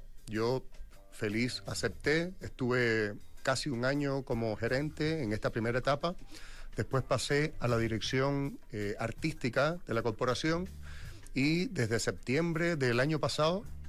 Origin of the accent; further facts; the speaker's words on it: Unión de Reyes, Matanzas, Cuba; soy cubano, de un pueblecito bien chico en el sur del país, que se llama Unión de Reyes, que fue cuna de muchos poetas, pintores, dramaturgos, dramaturgas.